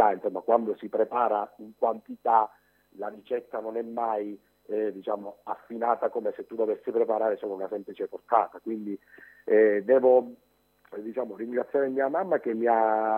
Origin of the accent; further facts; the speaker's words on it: Acri, Calabria, Italy; Sono calabrese, Acri in Calabria, quindi sono fiero di essere calabrese come tutti i calabresi.